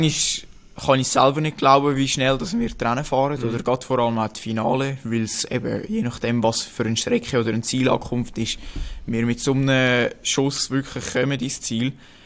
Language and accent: German; Switzerland; gerade hier bei uns in der Schweiz so eine schöne Trainingsgegend haben.